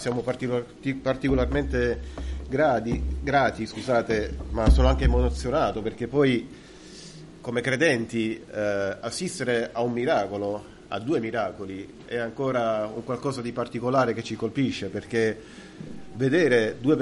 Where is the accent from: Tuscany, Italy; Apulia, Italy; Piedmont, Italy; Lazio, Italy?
Lazio, Italy; Rome; Vengo da Roma